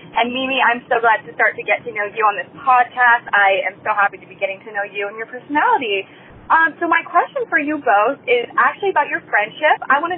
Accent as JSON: {"language": "English", "town": "Washington", "region": "District of Columbia", "country": "United States", "said": "I'm from the Washington, D.C. area."}